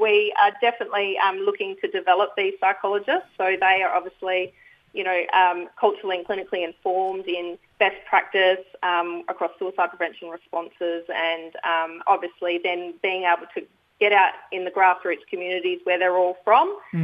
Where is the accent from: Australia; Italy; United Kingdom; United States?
Australia; Perth, Western Australia; also born or lived in Northern Territory; from the Northern Territory, but I was raised down on Wadjuknonga Buja in Perth, Western Australia.